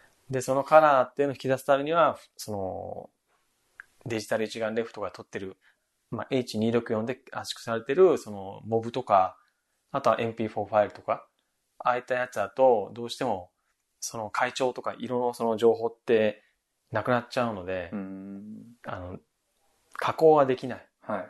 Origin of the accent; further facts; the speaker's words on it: Okinawa, Japan; でも、うちの地元の方って、その沖縄ってすごい未だにまだ空は綺麗なんで、割とこう真っ青な空ってまだ見れるんですよ